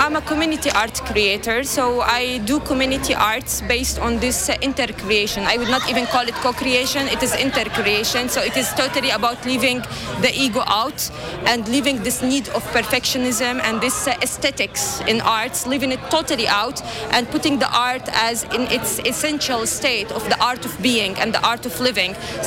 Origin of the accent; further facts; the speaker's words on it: Jordan; English is a second language; and me, I come from Jordan.